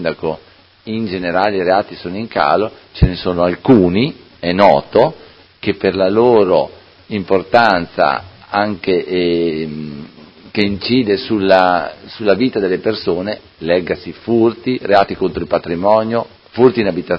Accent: Modena, Emilia-Romagna, Italy; io, prima di essere del PD, sono di Modena, ho a cuore i modenesi

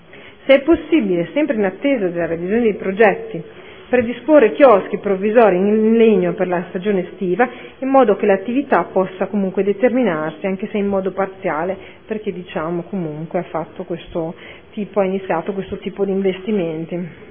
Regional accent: Modena, Emilia-Romagna, Italy; born there; io, che sono nata a Modena

